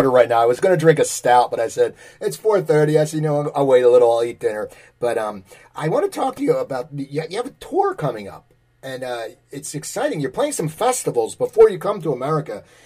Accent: New Jersey, United States; I mean, I'm a huge … fan growing up in New Jersey.

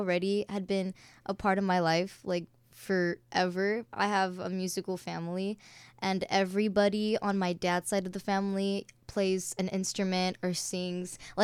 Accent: Hawaii, United States; Hawaii and already been there for like a few generations. So my ethnicity is Filipino, but technically I'm Hawaiian.

